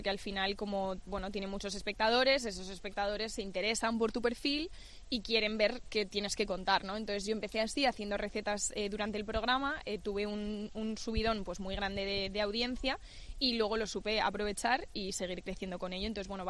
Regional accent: Salamanca, Castile and León, Spain; yo soy de Salamanca.

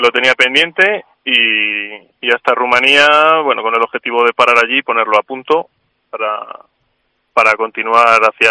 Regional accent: Cuéllar, Castile and León, Spain; Desde Cuéllar, concretamente

